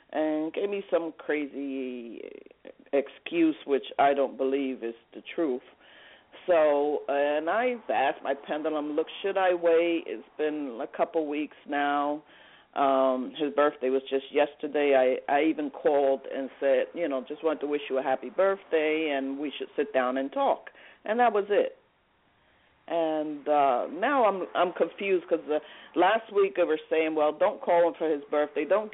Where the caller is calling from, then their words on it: New Jersey, United States; I'm calling from New Jersey.